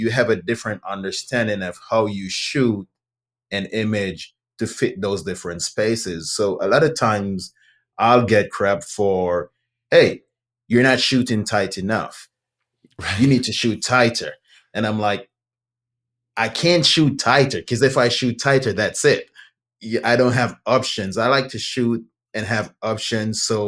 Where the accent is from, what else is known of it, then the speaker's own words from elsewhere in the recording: Jamaica; moved away as an adult; now in Houston, United States; Yes, I am from Jamaica.